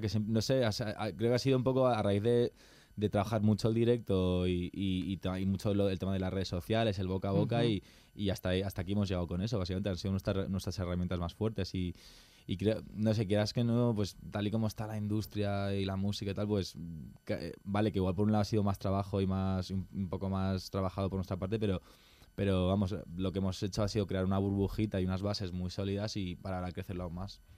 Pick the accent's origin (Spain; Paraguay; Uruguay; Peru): Spain; Madrid, Community of Madrid; Pero de raíces, soy libanés, griego. O sea, tengo una mezcla muy rara, o sea, muy mediterránea, supongo, pero me crié aquí en Madrid.